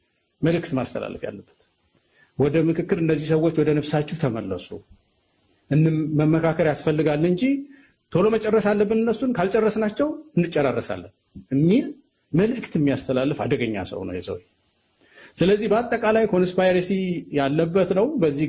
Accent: Mehal Meda, Amhara, Ethiopia; አንደኛ መሀል ሜዳ አካባቢ እንዳልኳቸው ተወልጄ ያደግኩበት አካባቢ ነው።

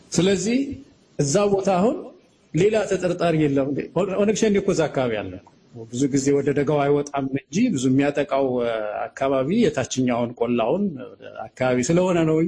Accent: Mehal Meda, Amhara, Ethiopia; አንደኛ መሀል ሜዳ አካባቢ እንዳልኳቸው ተወልጄ ያደግኩበት አካባቢ ነው።

